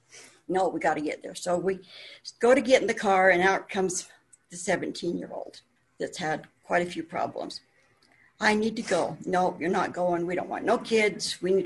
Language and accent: English; Wyoming, United States; also born or lived in Utah; But I am from Wyoming, and I grew up with a wonderful family.